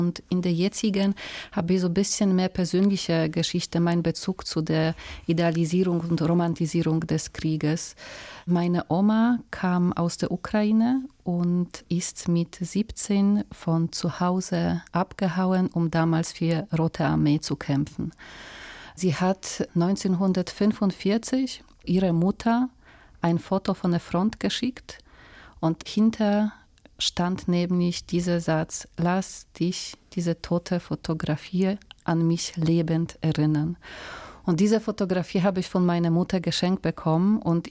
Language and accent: German; Poland; moved away as an adult; Ich komme aus Polen, bin in Polen aufgewachsen. Und mit 18 habe ich Polen verlassen